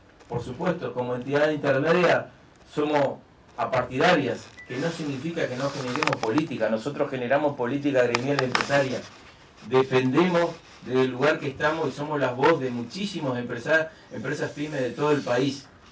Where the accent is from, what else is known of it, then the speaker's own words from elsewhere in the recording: Argentina; lo que como industrial argentino enterramos nuestras utilidades en el lugar que estamos, en el pueblo, en la ciudad que estamos